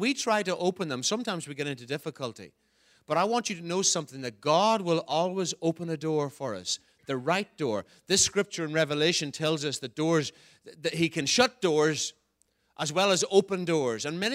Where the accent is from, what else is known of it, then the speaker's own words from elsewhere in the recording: Ireland; I'm not an American, I'm an Irishman. And I'm proud of being an Irishman